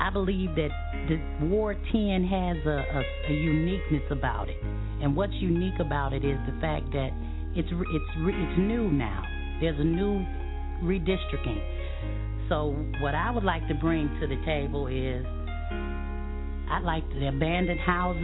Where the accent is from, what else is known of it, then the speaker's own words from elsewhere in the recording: Cleveland, Ohio, United States; I can relate to the people in Ward 10 because I grew up in Ward 10. I graduated from Collinwood. I'm actually a product of Ward 10.